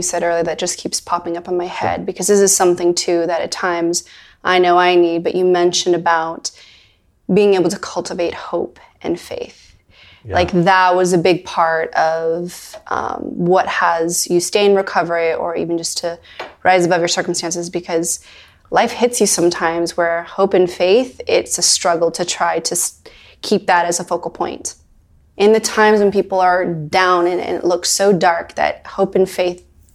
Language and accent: English; California, United States; born there; I was born in the Bay Area.